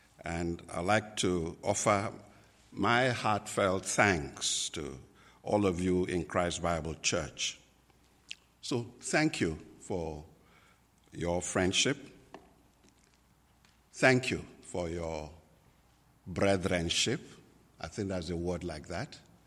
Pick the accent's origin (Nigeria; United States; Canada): Nigeria; first language Igbo; English is a second language; In my native language, Igbo, which is part of the 250 language groups we have in Nigeria, I want to say, Unemena, Daalunu.